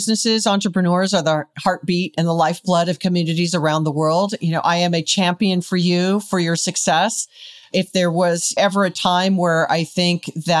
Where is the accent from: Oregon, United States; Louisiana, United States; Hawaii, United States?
Hawaii, United States; And I was born and raised in Hawaii, and that was our only retail store.